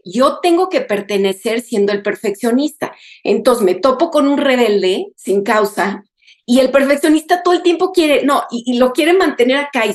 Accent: Mexico; born there; pero yo nací en México, ¿no? Y yo siempre me sentía muy diferente.

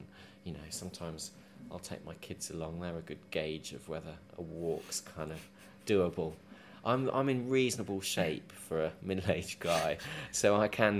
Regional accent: East of England, United Kingdom; I grew up in East Anglia, and I've returned there, but I'm a sort of creature of lowland England

